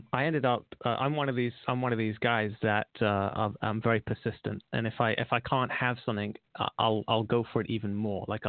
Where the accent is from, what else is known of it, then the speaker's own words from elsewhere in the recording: London, United Kingdom; I got married at a young age, relatively young age, 22. I'm from London.